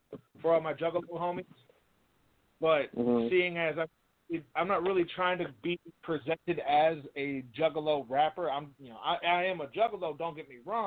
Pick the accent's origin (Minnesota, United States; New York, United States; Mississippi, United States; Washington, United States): Minnesota, United States; Minneapolis; now in Fridley, United States; I am from, technically I'm from Minneapolis, but I live in Fridley.